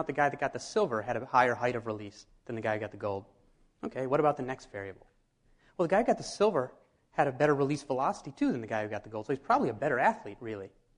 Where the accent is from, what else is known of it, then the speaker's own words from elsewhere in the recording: Brooklyn, New York, United States; Howdy. You like to get that? I'm from Brooklyn, so that's a novelty where I'm from.